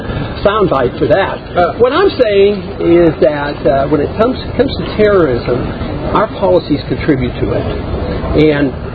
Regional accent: United States; I'm an American, you're an American.

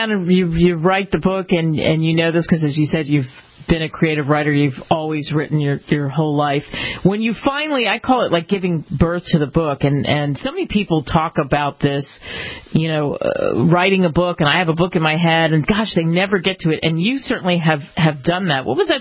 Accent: New Jersey, United States; I grew up in New Jersey, and one of the highlights for me was taking the train to New York.

